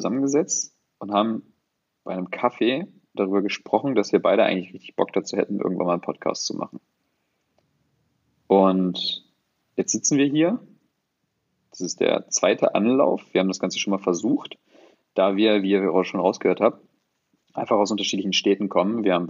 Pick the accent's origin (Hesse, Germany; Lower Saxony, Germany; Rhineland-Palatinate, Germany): Lower Saxony, Germany; Hanover; Ich komme aus Hannover, bin auch 26 Jahre alt